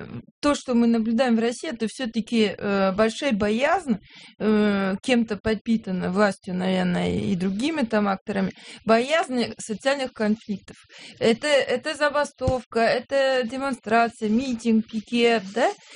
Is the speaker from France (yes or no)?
yes; France; Я из Франции.